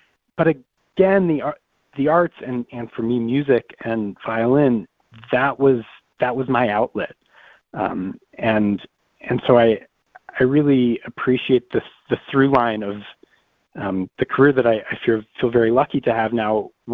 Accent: Colorado Springs, Colorado, United States; moved away; also born or lived in New York City; So I grew up in Colorado Springs and quite frankly couldn't wait to get out. I moved to New York City and pursued a performing career in the city for several years.

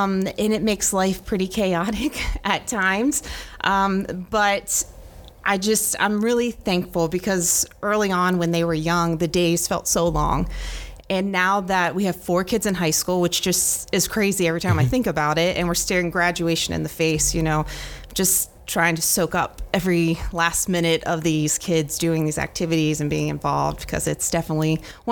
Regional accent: Camden, Delaware, United States; now in Felton, United States; I grew up in the Camden-Dover area and actually graduated from CR. But since we've been married, we've moved to Felton, and now we live on Mike's family farm.

